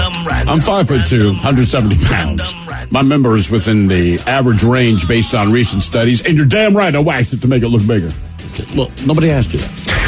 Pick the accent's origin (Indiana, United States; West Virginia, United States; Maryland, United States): Maryland, United States; Baltimore; I don't know, man. I'm from Baltimore.